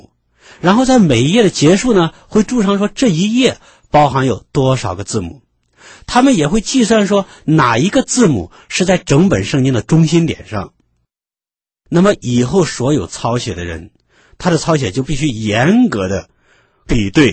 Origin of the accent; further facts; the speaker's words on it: China; 虽然我们中国人看的是中文圣经，那么韩国人看的是韩文圣经